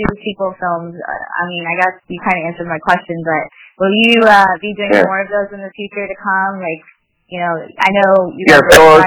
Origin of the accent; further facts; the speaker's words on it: Tampa, Florida, United States; because I'm from Tampa.